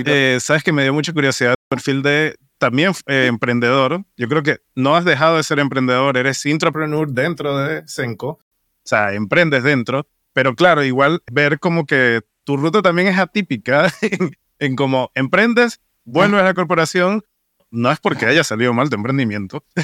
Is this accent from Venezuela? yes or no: yes; Venezuela; De donde yo vengo a Venezuela, quizás, ahora falta, ¿eh?